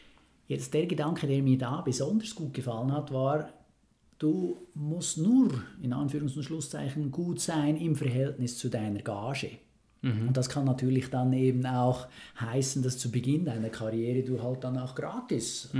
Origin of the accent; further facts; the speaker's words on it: Switzerland; als Schweizer muss ich mal sagen, war vielleicht nicht ganz so alles Gold, was da glänzt.